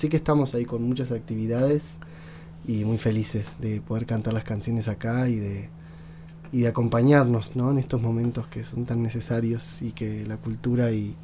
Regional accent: Trelew, Chubut, Argentina; now in La Plata, Argentina; yo soy de Trelew, de Chubut, uh-huh. y hago canciones desde hace muchos años. Uh-huh. Y hace un par de años sentí la necesidad de mudarme a Buenos Aires, a La Plata

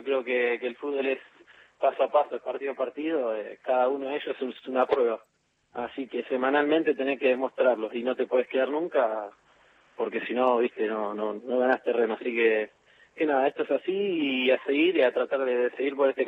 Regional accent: Merlo, Buenos Aires Province, Argentina; born there; Yo tengo 20 años, nací en Merlo, localidad acá de Buenos Aires.

